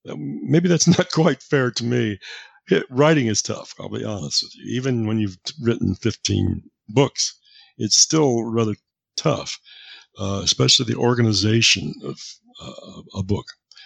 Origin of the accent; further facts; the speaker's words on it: the West, United States; I was raised in the West, so I just by osmosis came in contact with it